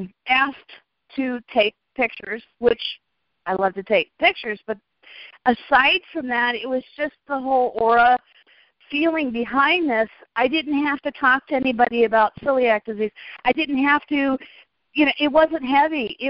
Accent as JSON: {"language": "English", "region": "Iowa", "country": "United States", "said": "I'm actually from Iowa, USA, and that is 5,000 miles away from where Laura is"}